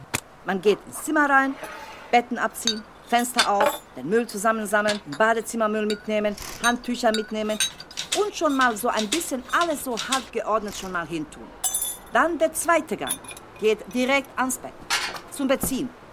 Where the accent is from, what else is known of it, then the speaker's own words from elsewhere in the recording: Bosnia & Herzegovina; German is a second language; moved away as an adult; now in Frankfurt, Germany; Ich komme aus Jugoslawien, genau gesagt aus Bosnien. Ja. Seit 10 Jahren bin ich in Frankfurt. Mein Anfang hier ohne deutsche Sprache.